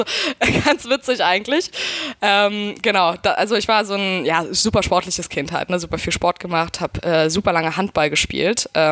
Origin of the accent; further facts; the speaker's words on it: Berlin, Germany; Ich bin Berlinerin, ja. Ich komme aus Hinterpankow.